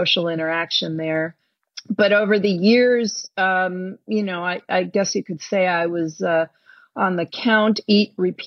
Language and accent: English; United States; now in New Zealand; I'm an American living in New Zealand. We moved just about a year ago.